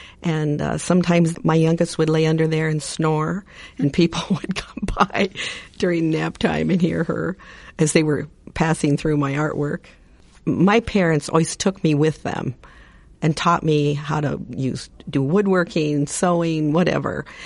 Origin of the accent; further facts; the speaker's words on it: Boone, Iowa, United States; I grew up in Boone, Iowa, mostly, in just 15 miles away from Ames, and then came over here to Iowa State.